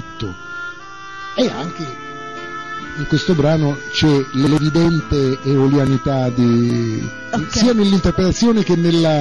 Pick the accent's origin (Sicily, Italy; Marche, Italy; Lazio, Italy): Sicily, Italy; Lipari; born there; noi siamo nati a Lipari. Quindi, come tutti gli eoliani, dentro di noi abbiamo...